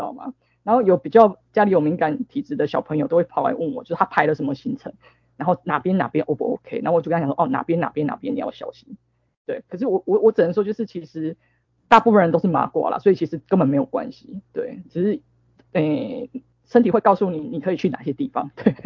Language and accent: Chinese; Kyoto, Japan; 对，可是我要忍耐，因为是我的家乡